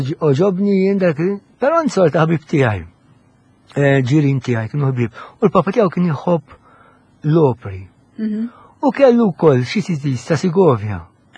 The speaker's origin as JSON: {"language": "Maltese", "town": "Ħamrun", "region": "Southern Harbour", "country": "Malta", "lives_now": "Santa Venera, Malta", "said": "mill-Ħamrun."}